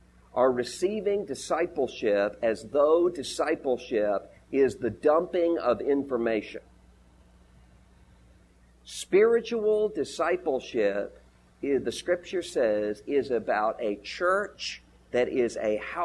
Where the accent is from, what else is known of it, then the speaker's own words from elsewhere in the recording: Mississippi, United States; And we found ourselves sitting at the table with a pastor from my home state of Mississippi.